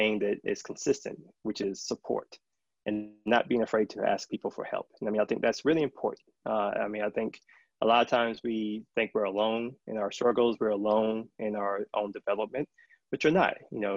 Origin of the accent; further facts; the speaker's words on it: North Carolina, United States; So I grew up in North Carolina, in the South, where you already have these racial tensions and divisions.